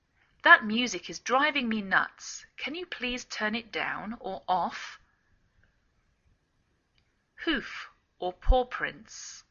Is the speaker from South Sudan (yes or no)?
no; England, United Kingdom; now in United States